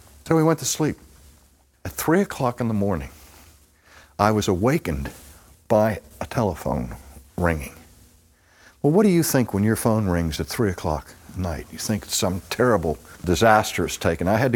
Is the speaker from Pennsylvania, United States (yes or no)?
yes; Pittsburgh, Pennsylvania, United States; When I grew up in Pittsburgh, this kid that lived up the street from me, who was 4 years older than I was Eddie McIlvaine.